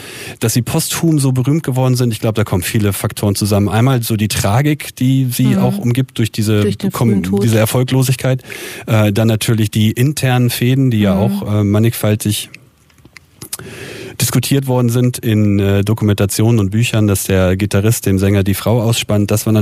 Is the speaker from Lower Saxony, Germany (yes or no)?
yes; Helmstedt, Lower Saxony, Germany; Er kommt aus Hemmoor, ich komme aus Helmstedt.